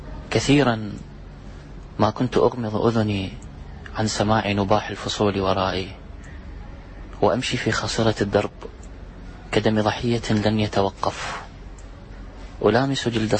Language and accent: Arabic; Babil, Iraq; also born or lived in Baghdad; من مواليد 1981 محافظة بابل. طبعا ولادتي في بابل ونشأتي الأدبية وتكويني الفكري وانتابتني النوبة الشعرية في بغداد، يعني تقريبا الشطر الأكبر من حياتي هو في بغداد، النشأة كانت في بابل.